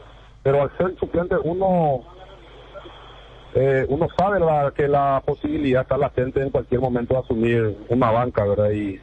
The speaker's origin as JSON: {"language": "Spanish", "town": "Itacaraí", "country": "Paraguay", "tie": "born or raised there", "said": "Fui concejal 2 periodos consecutivos acá en mi pueblo de Itacaraí."}